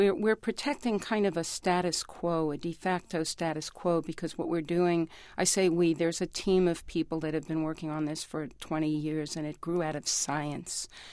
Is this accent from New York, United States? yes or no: yes; New York, United States; also born or lived in California; I grew up in New York. I lived in California for about 10 years, 10 really wonderful years.